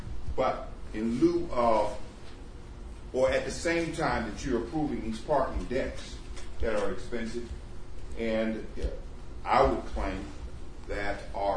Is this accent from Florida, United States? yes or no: no; Akron, Ohio, United States; born there; I was born in Akron, mind you, so I have a perspective of history